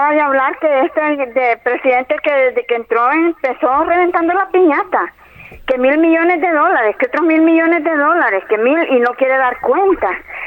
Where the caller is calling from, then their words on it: Santa Ana, El Salvador; Le hablo como salvadoreña